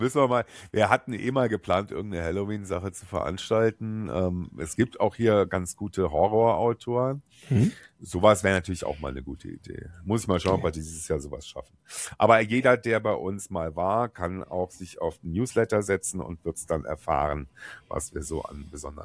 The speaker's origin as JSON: {"language": "German", "country": "Germany", "moved": "yes", "said": "Ich fahre ab und zu nach Deutschland. Ich komme ja aus Deutschland"}